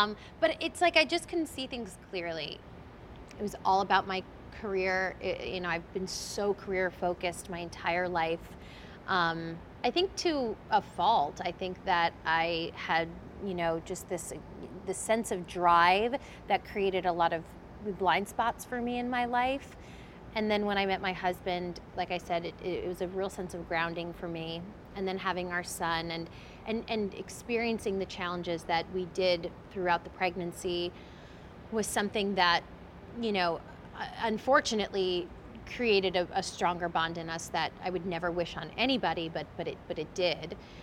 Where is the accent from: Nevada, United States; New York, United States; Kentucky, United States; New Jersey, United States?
New York, United States; Bronx; born there; I was born in the Bronx. My mom was a nurse, my father owned a deli.